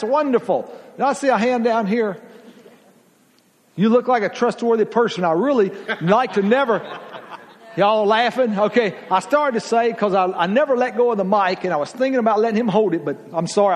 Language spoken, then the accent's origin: English; Georgia, United States; y'all, I am from Georgia, you have to cut me a little slack.